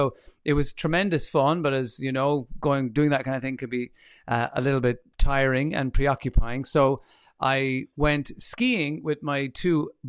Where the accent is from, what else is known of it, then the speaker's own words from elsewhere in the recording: Ireland; I love the joy and fun and crack, as us Irish like to say, that you're bringing to it.